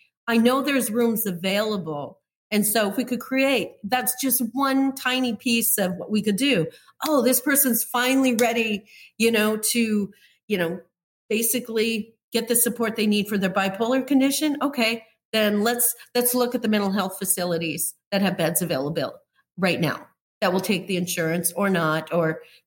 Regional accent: Minot, North Dakota, United States; also born or lived in Colorado; I grew up in Minot, North Dakota. I said that earlier. That was a small community, well connected. I also lived in Colorado for a while.

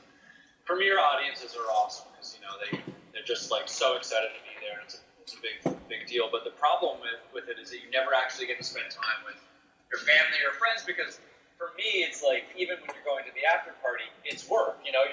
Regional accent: Toronto, Ontario, Canada; watching the Toronto Raptors, my hometown team, win

